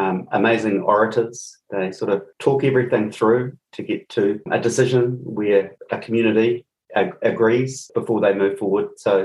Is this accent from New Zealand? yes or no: yes; New Zealand; I think that we're very lucky in New Zealand.